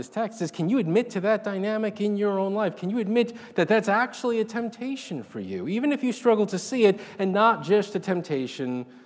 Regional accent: New York, United States; Now, as many of you know, I grew up in New York, where, unlike here, you can see the sun during the school year.

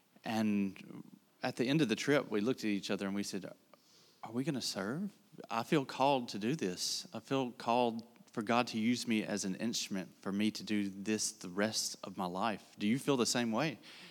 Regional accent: Alabama, United States; accent: Southern; I am from Alabama. I'm trying to talk slow. And if you can't understand me, that is not Spanish I'm speaking. I'm just Southern, okay? I grew up in Alabama.

